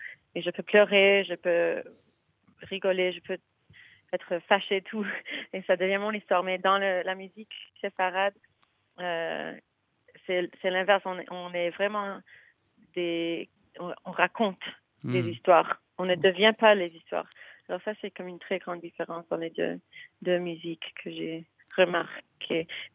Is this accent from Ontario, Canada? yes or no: yes; Toronto, Ontario, Canada; also born or lived in Montreal; J'ai toujours été avec elle chez nous, à Toronto au moins, et à Montréal, depuis que je suis née.